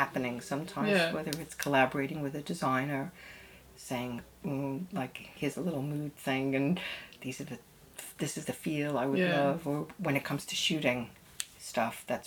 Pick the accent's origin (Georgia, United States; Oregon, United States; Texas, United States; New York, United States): New York, United States; Growing up in New York hugely influenced me. I was a total city kid.